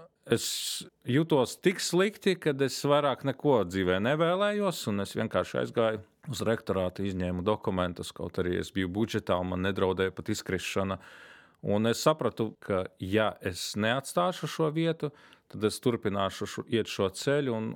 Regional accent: Krāslava, Latgale, Latvia; born there; mēs piedzimām Krāslavā, Latgales pusē, un tad mūs ar helikopteru transportēju šeien uz Rīgu

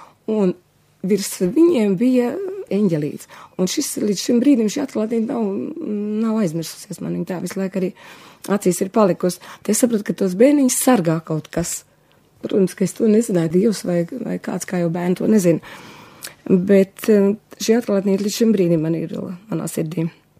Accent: Riga, Latvia; born there; esmu dzimusi Līgā, pašā centrā.

